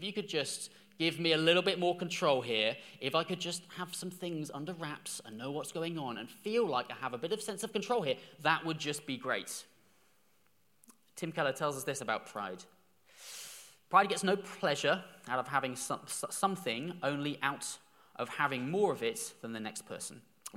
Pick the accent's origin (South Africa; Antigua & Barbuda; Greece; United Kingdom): United Kingdom; England; and it's difficult because we're English and we don't really show anything that, obviously